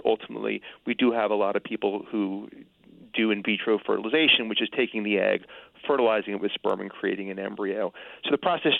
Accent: New Jersey, United States; I'm from New Jersey originally and came to Connecticut about 20 years ago.

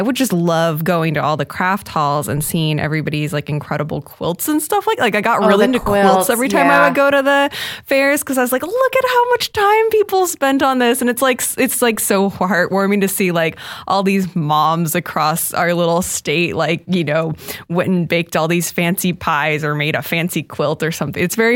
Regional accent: Iowa, United States; Well, see, I grew up in Iowa where like the state fair in Iowa was like the musical state fair is based on that state fair.

